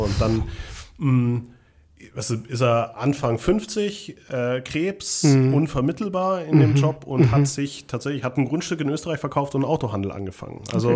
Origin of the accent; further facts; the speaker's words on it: Munich, Bavaria, Germany; ich bin in München geboren und mhm. aufgewachsen. Meine Familie kommt aus einem ganz kleinen Dorf in Österreich.